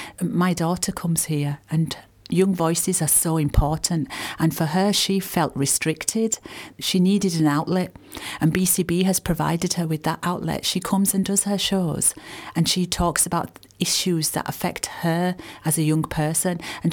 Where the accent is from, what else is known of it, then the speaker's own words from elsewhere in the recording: Bradford, Yorkshire and the Humber, United Kingdom; I'm born and bred in Bradford, so very proud of my Bradford roots.